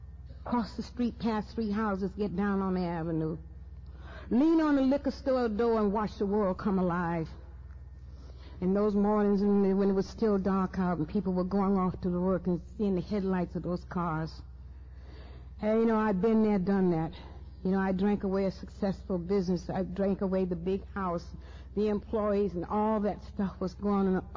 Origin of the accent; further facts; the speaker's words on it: Atlanta, Georgia, United States; I grew up in Atlanta, Georgia with wonderful parents and a wonderful loving family.